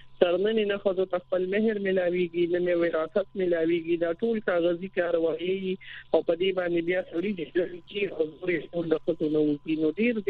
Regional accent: Khyber Pakhtunkhwa, Pakistan; د موږ د خیبر پښتونخوا

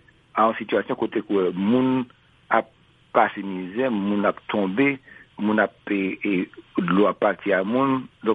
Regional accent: Haiti; les choquants, les révoltants, les humiliants en tant que haïtien pour être traité pareil ou comme ça

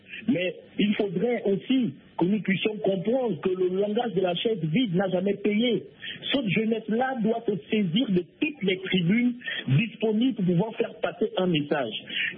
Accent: Gabon; chez nous, chez les Bantous, je suis gabonais

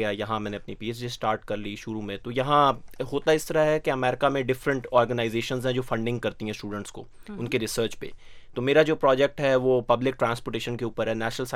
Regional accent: Multan, Punjab, Pakistan; born there; also born or lived in Ahmadpur East; میں پیدا ہوا بیسیکلی ملتان میں, لیکن اس وقت میرے ڈیڈ کی پوسٹنگ جو تھی وہ لیاقت پور میں تھی.

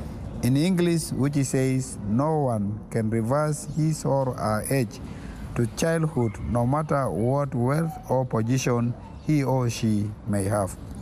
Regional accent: Juba, Central Equatoria, South Sudan; English is a second language; from South Sudan in capital Juba.

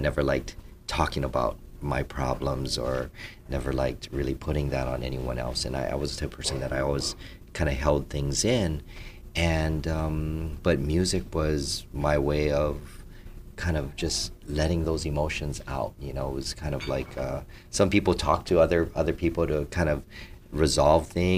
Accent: Hawaii, United States; I got into it because my mom played, and I was born and raised in Hawaii, and that's something, you know, all the kids do.

